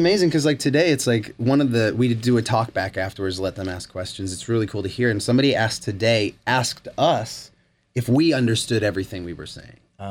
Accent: Massachusetts, United States; also born or lived in California / upstate New York; I was born in California, but moved very, very quickly by the time I was 2 years old to Massachusetts, and then moved from there to upstate New York. So I'm an East Coaster

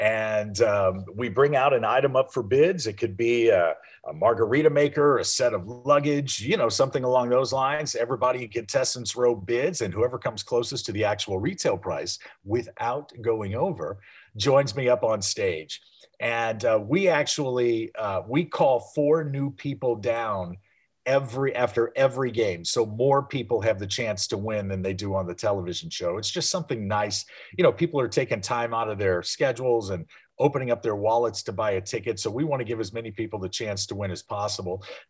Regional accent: Midwest, United States; now in Key West, United States; Not originally, no. I grew up in the Midwest. I live down in Key West, Florida now

